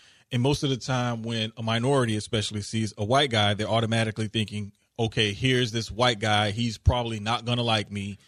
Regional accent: New Orleans, Louisiana, United States; now in Houston, United States; And I say, no, I'm from New Orleans.

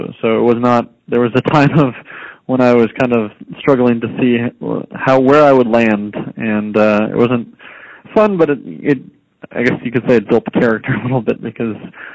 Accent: Massachusetts, United States; So I actually I grew up in the Berkshires in Western Massachusetts

